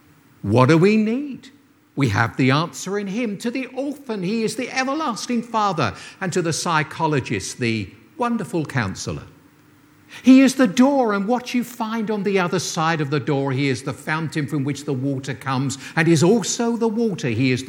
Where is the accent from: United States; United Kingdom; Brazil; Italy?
United Kingdom; England; And I'm an Englishman, so I try to be a bit more diplomatic, I suppose, regarding such things.